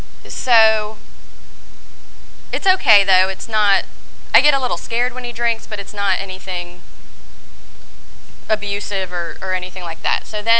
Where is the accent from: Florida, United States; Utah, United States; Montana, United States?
Florida, United States; Sarasota; born there; I was born in Sarasota, Florida in 1972. My mom was, her and my mom's side of the family, they came to Florida in 1958 from Cuba, like right before Castro took over.